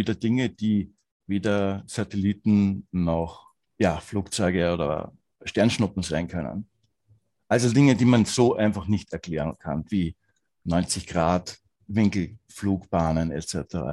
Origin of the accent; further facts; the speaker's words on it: Austria; Vorweg, ich bin Österreicher, also wenn mein Dialekt nochmal vielleicht nicht rüberkommt, bitte anfragen.